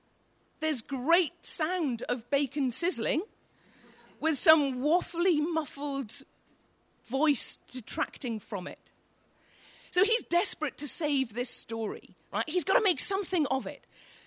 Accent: Wales, United Kingdom; I'm Welsh, I've no idea what they are either.

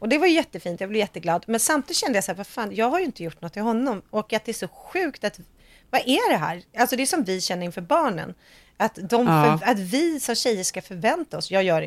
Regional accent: Sweden; Eller jag vet inte om jag har lagt mig på rätt nivå för att jag är svensk.

